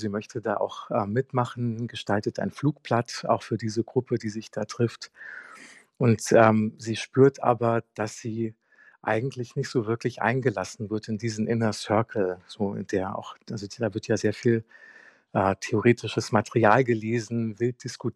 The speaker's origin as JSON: {"language": "German", "town": "Heusenstamm", "region": "Hesse", "country": "Germany", "tie": "born or raised there", "said": "also Frankfurt, Offenbach, Heusenstamm, wo ich aufgewachsen bin"}